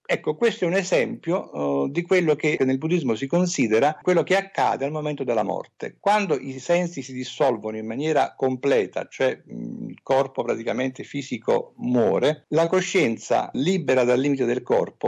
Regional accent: Naples, Campania, Italy; Poi io sono napoletano, a Napoli spesso si dice

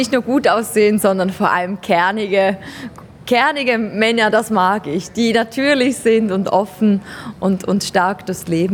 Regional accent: Switzerland; als Schweizerin erfolgreich in Deutschland, gewonnen in Deutschland

